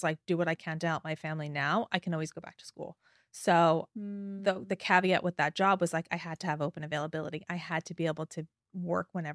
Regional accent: New York, United States; because I grew up on Long Island

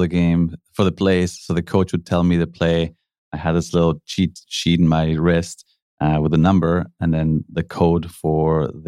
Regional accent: Mexico; I grew up in Mexico, came here to university, didn't really have a plan, to be honest.

